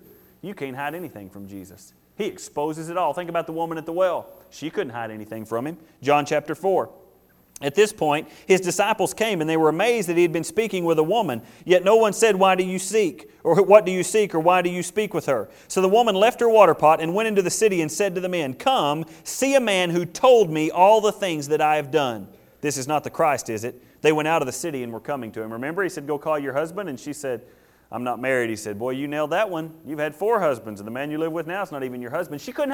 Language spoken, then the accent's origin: English; Canton, Texas, United States; I grew up in Canton, Texas, I think.